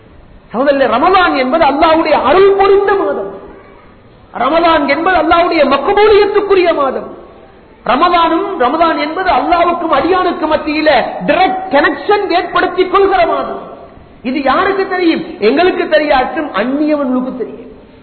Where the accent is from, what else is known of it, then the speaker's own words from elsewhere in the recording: Colombo, Western Province, Sri Lanka; நான் கொழும்புல பிறந்து வளர்ந்ததுனால தைரியமா சொல்றேன்